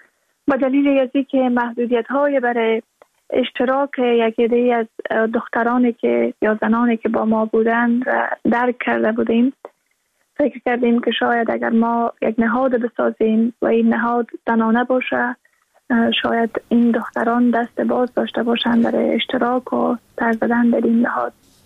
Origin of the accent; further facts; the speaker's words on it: Balkh, Afghanistan; زادگاه ما که زادگاه رابعه و مولانا است، یعنی بلخ. ما تقریبا 30 سال پیش در بلخ زاده شدم و همونجا در مدرسه رفتم، یکی از مدرسه های مزار شریف که نام گوهر خاتون بود.